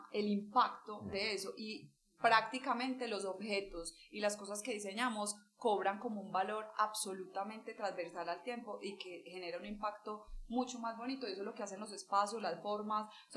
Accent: Medellín, Antioquia, Colombia; yo crecí en la Comuna 13

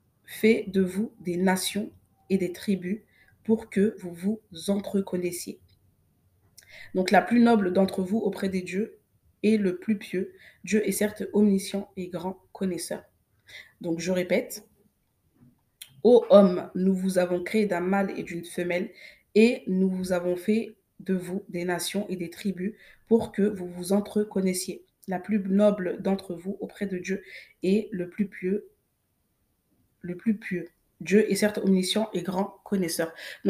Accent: Mali; first language Bambara; French is a second language; je suis fan de ma langue, donc qui est le Bambara. Je suis originaire du Mali

